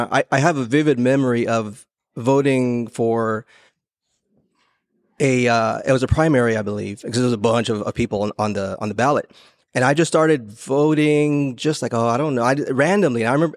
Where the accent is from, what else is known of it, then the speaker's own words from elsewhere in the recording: Houston, Texas, United States; I'm sorry, I'm from Houston, Texas, by the way.